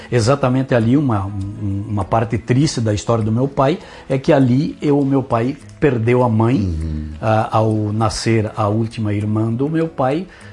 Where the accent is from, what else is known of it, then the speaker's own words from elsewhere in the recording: General Cadorna, Rio Grande do Sul, Brazil; Eu sou natural de General Cadorna. 12 de agosto de 1951.